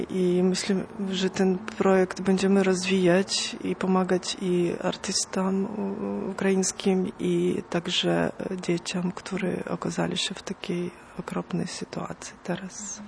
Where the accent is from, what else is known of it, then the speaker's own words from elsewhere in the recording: Belarus; now in Poland; Tak, jestem z Białorusi